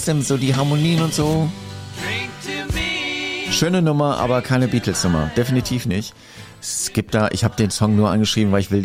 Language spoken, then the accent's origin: German; Austria; accent: Austrian; weil ich kann jetzt endlich mal mit meinem österreichischen Dialekt hier glänzen.